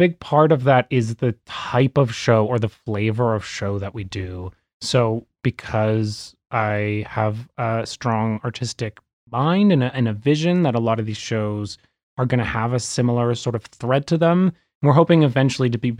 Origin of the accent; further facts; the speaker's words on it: Canada; our like international profile as Canadian artists and as theater artists.